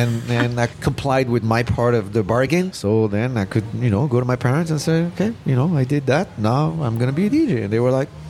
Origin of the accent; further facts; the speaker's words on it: Lausanne, Vaud, Switzerland; English is a second language; a medium-sized club in my hometown in Lausanne